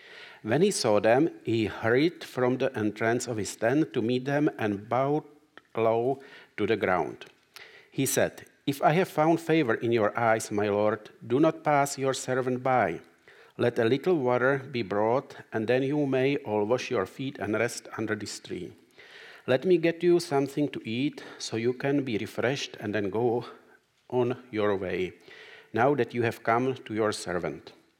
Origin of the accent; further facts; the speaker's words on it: Czechia; born there; English is a second language; moved away; I am Czech, so I was born in Czech